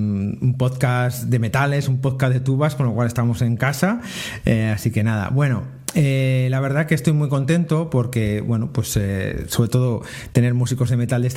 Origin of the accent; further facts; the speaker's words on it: Toro, Castile and León, Spain; yo coincidí con él en Toro, que es de donde yo soy, en Zamora